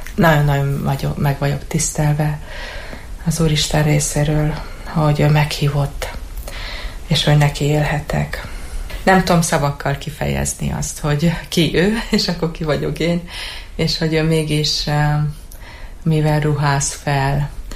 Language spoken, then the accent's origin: Hungarian; Cluj-Napoca, Cluj County, Romania; Én Kolozsváron nevelkedtem.